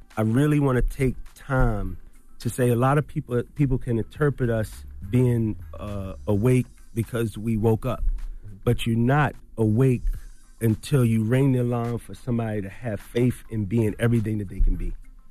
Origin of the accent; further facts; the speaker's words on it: Baltimore, Maryland, United States; And everybody knows my story, but I'm from Baltimore.